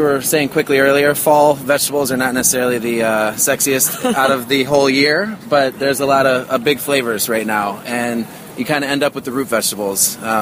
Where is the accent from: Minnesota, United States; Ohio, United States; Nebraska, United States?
Ohio, United States; Cleveland; now in New York, United States; I grew up in Cleveland. I've been in New York for about the last 10 years, but coming originally from Cleveland, Ohio.